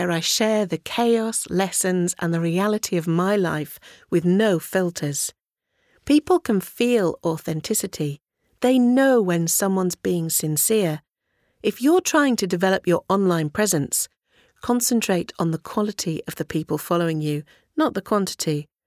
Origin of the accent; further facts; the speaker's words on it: Manchester, North West England, United Kingdom; I am from Manchester in England.